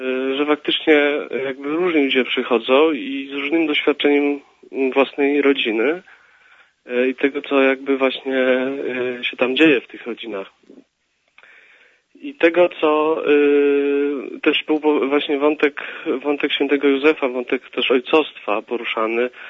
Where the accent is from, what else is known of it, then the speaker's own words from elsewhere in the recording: Kraków, Lesser Poland, Poland; Ja studiuję, jestem z Krakowa, studiuję w tej chwili filozofię